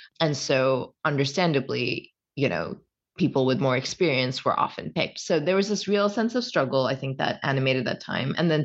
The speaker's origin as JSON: {"language": "English", "region": "Kerala", "country": "India", "said": "my relationship to my home state in India of Kerala is much warmer than Sneha's. It's a place that I have a lot of love for. It's a place I have a lot of pride in being from."}